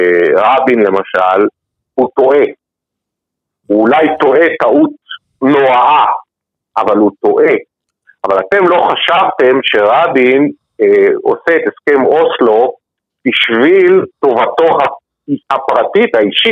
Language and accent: Hebrew; Shoval, Southern District, Israel; also born or lived in Midreshet Ben-Gurion; now in Yeruham, Israel; בן קיבוץ שובל. שובל. זה קיבוץ של השומר הצעיר בצפון הנגב. שם גדלתי, התבגרתי, הייתי חבר קיבוץ הרבה שנים. אחר כך גרנו הרבה שנים, כמעט 20 שנה, במדרשת בבוקר, בנגב.